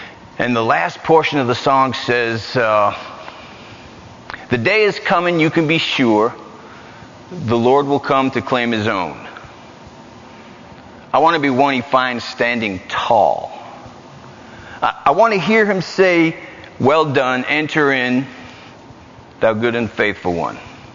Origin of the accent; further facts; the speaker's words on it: New York, United States; I'm from the South, as you can no doubt tell by my accent. Right. Deep, deep South, like Bronx, Brooklyn, New York, kind of real South.